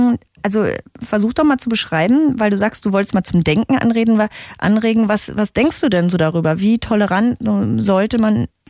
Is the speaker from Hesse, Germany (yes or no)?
no; Magdeburg, Saxony-Anhalt, Germany; aus Magdeburg rufst du an, meiner alten Heimat.